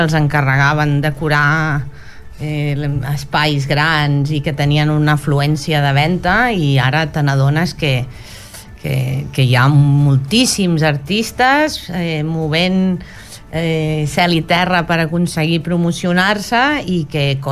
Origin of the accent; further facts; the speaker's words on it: Palamós, Catalonia, Spain; also born or lived in Barcelona; jo sóc de Palamós de tota la vida, però havia viscut a Barcelona molts anys, i al tornar aquí